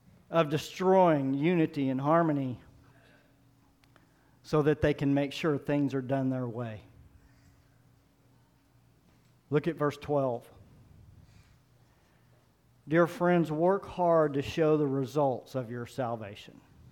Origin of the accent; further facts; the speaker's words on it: Texas, United States; Nobody's going to tell me what to do. I'm a Texan. We do what we want to do.